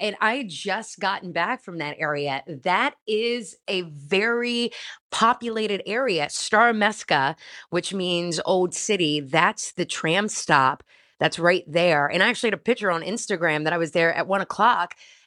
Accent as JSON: {"language": "English", "country": "United States", "said": "I've had so many people, obviously, because I'm American, compare this to America."}